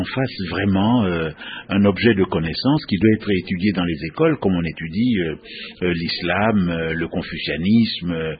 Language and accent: French; DR Congo; Souvent, chez nous au Congo, on ne sait pas que le nom